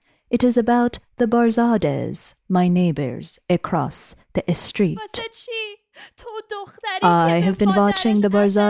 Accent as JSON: {"language": "English", "country": "United States", "said": "My parents are Iranian, and I am American."}